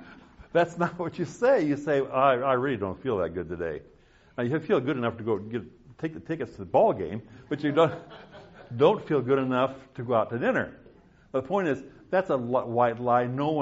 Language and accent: English; South Dakota, United States; I remember how I grew up in South Dakota. No running water, no electricity.